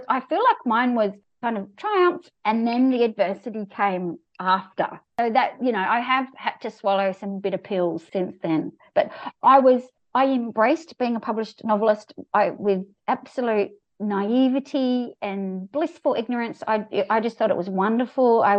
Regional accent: Launceston, Tasmania, Australia; Because I grew up in Launceston in Tasmania, which is a fairly small town

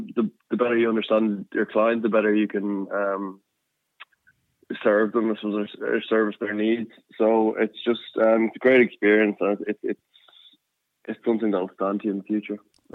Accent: Kildare, Leinster, Ireland; I'm from Kildare.

